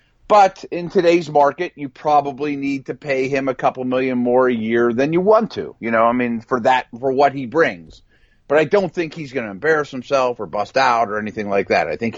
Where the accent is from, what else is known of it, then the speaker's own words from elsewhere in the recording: Pittsburgh, Pennsylvania, United States; they watch Brian O'Neill from my hometown here, Pitt